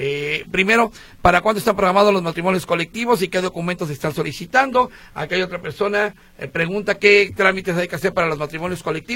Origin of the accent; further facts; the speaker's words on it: Mexico; born there; Yo nací en México